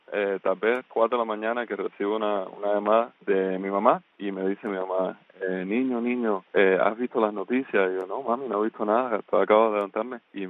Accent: Cuba; yo crecí con él allá en Cuba.

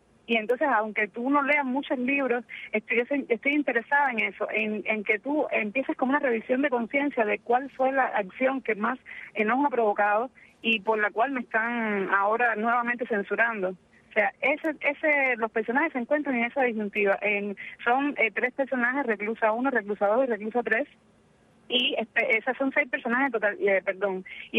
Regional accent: Cuba

